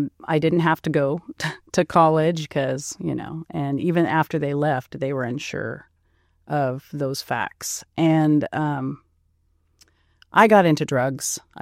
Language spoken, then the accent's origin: English; Fair Oaks, California, United States; Yep, been here my whole life. I grew up in Fair Oaks. I was born in Folsom.